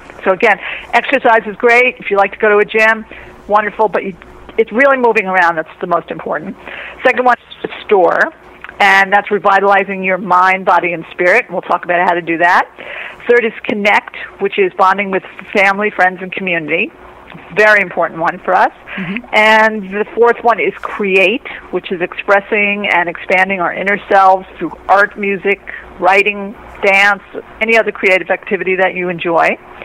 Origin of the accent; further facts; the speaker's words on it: New York City, New York, United States; I'm from New York City.